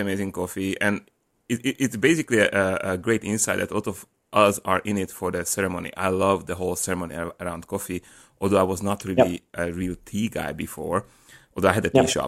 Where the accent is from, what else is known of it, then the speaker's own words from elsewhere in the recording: Slovakia; you are a coffee buddy from Slovakia, and I'm coming from Slovakia, so we are countrymen, right?